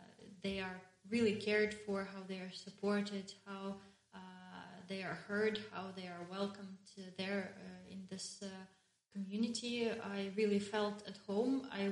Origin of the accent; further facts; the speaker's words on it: Zhytomyr, Zhytomyr Oblast, Ukraine; I come from Zhytomyr, which is also not a big city.